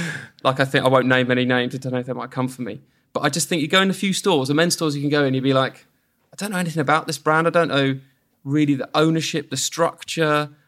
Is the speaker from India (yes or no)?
no; Portsmouth, South East England, United Kingdom; also born or lived in Brighton; So I've been down in Brighton in some form or another my whole life. Yeah, I just love it. I grew up in Portsmouth, so you know, it's a bit better.